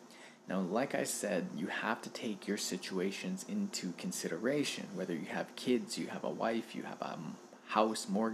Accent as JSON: {"language": "English", "town": "Prince George", "region": "British Columbia", "country": "Canada", "tie": "born or raised there", "also_born_or_lived": "Vancouver", "said": "So I moved from Vancouver back to my hometown. And then I went a year later to go visit Vancouver. And I thought to myself, like, how... why am I still, you know, living in Prince George?"}